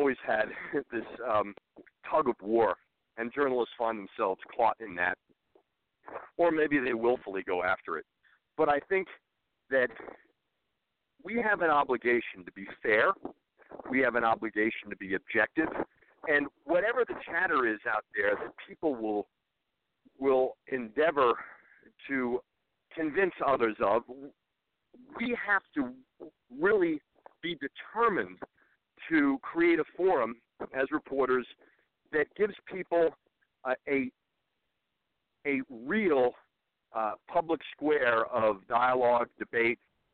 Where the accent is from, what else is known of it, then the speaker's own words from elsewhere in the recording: New Jersey, United States; I'm from New Jersey, but I started in Wyoming as a prison reporter.